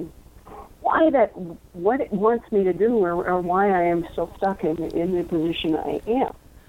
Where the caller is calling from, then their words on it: California, United States; from California.